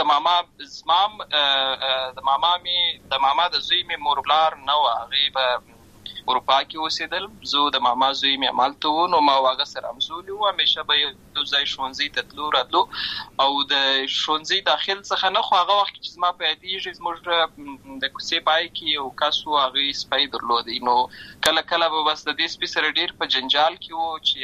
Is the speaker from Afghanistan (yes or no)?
yes; Lashkar Gah, Helmand, Afghanistan; also born or lived in Uruzgan; زه په اصل کې د اوروزګان ولایت یم، اما زه په هلمند ولایت لشکرګاه کې پیدا شوی یم، اما د لوی سوی یم. همالته مې ښوونځی لوستی ده، همالته مې ټول ژوند مې له هماغه ځای څخه پیل شوی دی، خو په اصل کې زه د اوروزګان ولایت څخه.